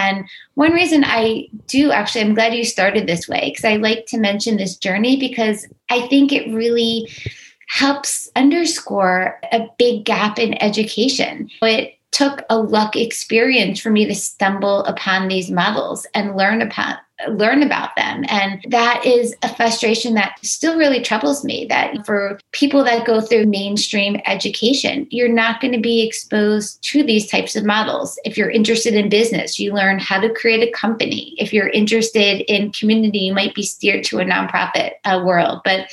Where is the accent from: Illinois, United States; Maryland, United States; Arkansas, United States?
Maryland, United States; Baltimore; So this actually goes back to my childhood, and I grew up in Baltimore, Maryland